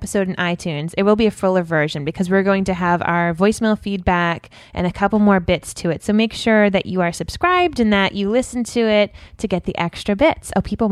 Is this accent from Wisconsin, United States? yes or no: no; Rhode Island, United States; accent: Rhode Island; I still have a pretty bad accent, but I had a thick Rhode Island accent. And Rhode Island accents are like a mashup between Boston and New York.